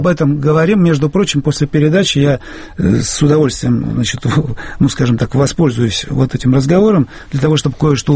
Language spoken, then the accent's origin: Russian; Perm, Perm Krai, Russia; born there; Я родился в Перми, нахожусь на постоянной прописке в Перми